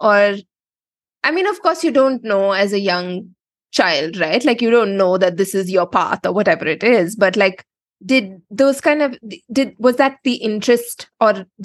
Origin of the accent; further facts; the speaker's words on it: India; I'm from India and we live in India and we have all of this